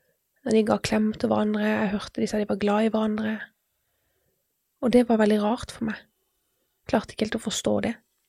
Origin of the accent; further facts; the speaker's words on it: Kristiansand, Agder, Norway; born there; also born or lived in Vennesla / Iveland / Bergen / Trøndelag; Jeg bodde i Kristiansand, Vennesla, Iveland, Bergen, Trøndelag, flere plasser i Trøndelag. Så det har vært mye flytting.